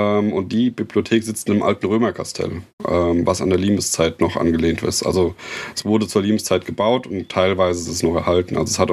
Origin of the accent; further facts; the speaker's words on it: Groß-Krotzenburg, Hesse, Germany; Also ich komme aus Groß-Krotzenburg. Das ist... Das ist in der Nähe, das ist im Prinzip in der Mitte zwischen Aschaffenburg und Frankfurt. Also man fährt von beiden Städten eine halbe Stunde ungefähr.